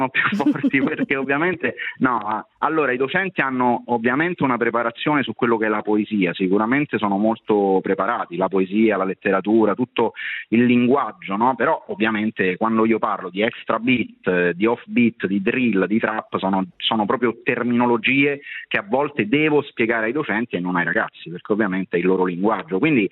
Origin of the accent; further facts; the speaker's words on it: Rome, Lazio, Italy; Io ho iniziato in quel periodo storico con la scena romana, perché sono di Roma